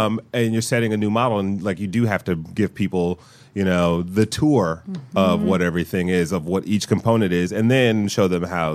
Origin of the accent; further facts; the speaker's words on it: Detroit, Michigan, United States; I'm from Detroit, so